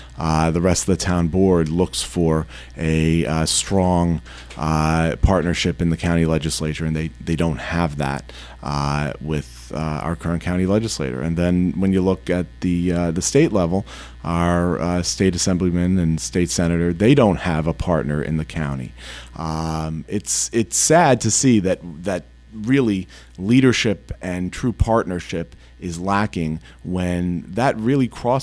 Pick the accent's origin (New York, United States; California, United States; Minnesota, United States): New York, United States; Baldwin; Well, I grew up in Baldwin. I went through Baldwin Public Schools.